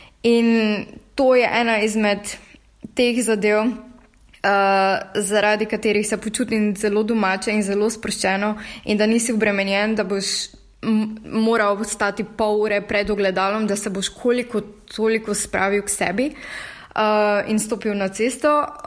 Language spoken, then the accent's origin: Slovenian; Prekmurje, Slovenia; now in Berlin, Germany; Ker sama prihajam iz Prekmurja, tam nisem imela nikoli veliko možnosti